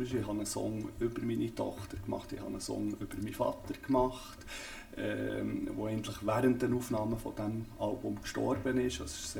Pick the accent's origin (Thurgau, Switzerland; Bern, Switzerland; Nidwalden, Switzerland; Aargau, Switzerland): Bern, Switzerland; also born or lived in Southern France; Und väterlicherseits sind wir eigentlich alle Südfranzosen. Ich bin auch in Südfrankreich geboren, aber in Bern aufgewachsen.